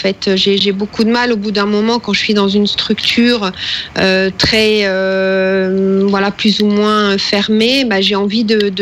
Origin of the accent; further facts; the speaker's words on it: Arcachon, Nouvelle-Aquitaine, France; born there; C'est ça, je suis née à Arcachon pour être précise. Donc oui, pur Sud-Ouest.